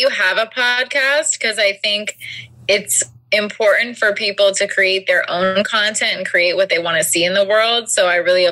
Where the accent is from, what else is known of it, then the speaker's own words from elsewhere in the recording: Oakland, California, United States; I'm from the Bay Area, and grew up in Oakland, you know, very close to Cal.